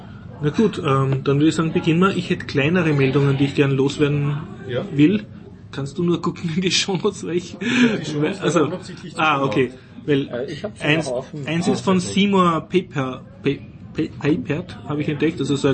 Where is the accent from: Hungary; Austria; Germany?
Austria; ich weine, weil ich bin Österreicher, ich leide mit.